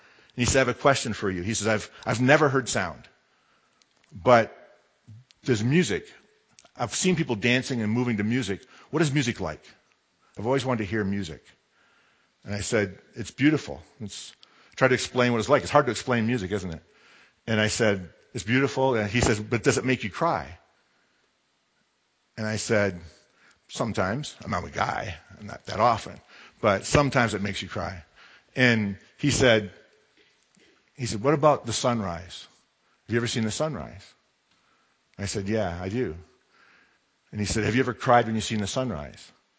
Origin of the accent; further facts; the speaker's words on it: Michigan, United States; So in my house, my wife knows that if I'm watching, I'm from Michigan, so if I'm watching the Detroit Lions play